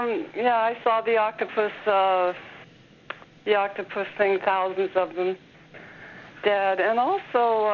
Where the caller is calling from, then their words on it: British Columbia, Canada; from British Columbia, Canada.